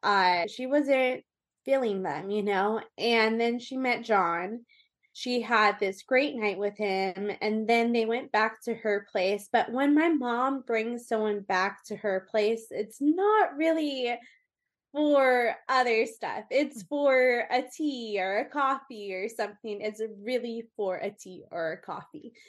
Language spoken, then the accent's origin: English; California, United States; also born or lived in Austin, Texas / Colorado / Las Vegas; We're kind of actually in the middle where I grew up in Newport Beach. I grew up in Tustin. I grew up in Irvine. I grew up in all of those cities and San Clemente.